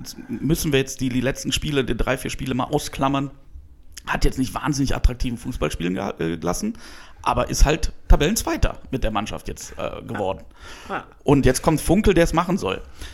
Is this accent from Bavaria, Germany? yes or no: no; Cologne, North Rhine-Westphalia, Germany; Ich kenne es ja auch aus meiner Düsseldorfer Zeit ein bisschen. Deswegen, als Kölner hätte ich jetzt nicht so wahnsinnige Bauchschmerzen.